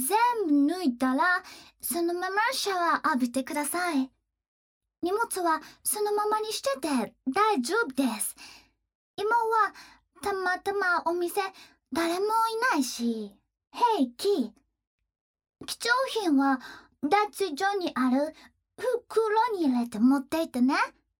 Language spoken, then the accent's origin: Japanese; United States; Japanese is a second language; now in Japan; 在日アメリカ人ですけど、日本語いっぱい捨てりしました。ちょっと言葉下手だけど許してほしいです。